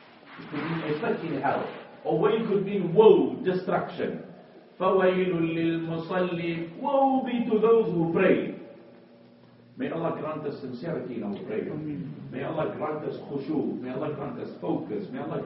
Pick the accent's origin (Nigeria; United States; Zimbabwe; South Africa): South Africa; I come from South Africa, where poverty unfortunately is rife.